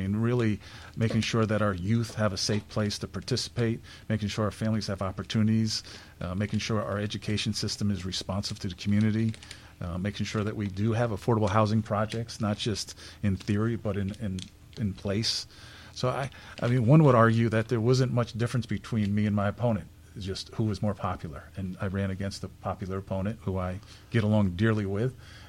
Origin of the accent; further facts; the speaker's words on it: Hudson, New York, United States; I grew up in Hudson, born in 1967.